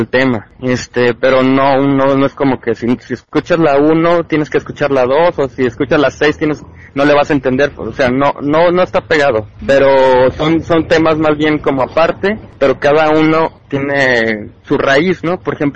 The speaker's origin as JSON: {"language": "Spanish", "country": "Mexico", "said": "nosotros partiendo de que somos mexicanos"}